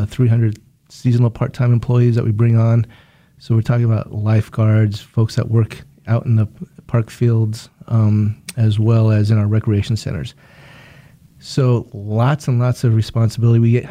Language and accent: English; Santa Fe, New Mexico, United States; now in Wichita, United States; I grew up in Santa Fe, New Mexico.